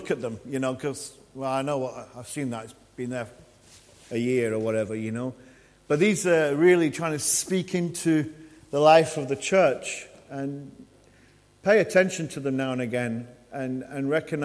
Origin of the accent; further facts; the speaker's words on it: Yorkshire and the Humber, United Kingdom; I'm from West Yorkshire originally.